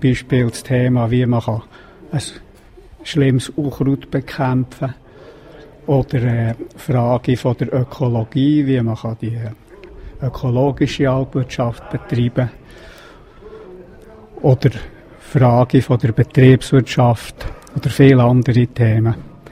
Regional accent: Lenk, Bern, Switzerland; Ja, geboren und aufgewachsen in der Schule bin ich an der Lenk.

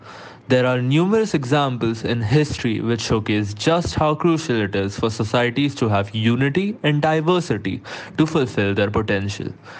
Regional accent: India; from India

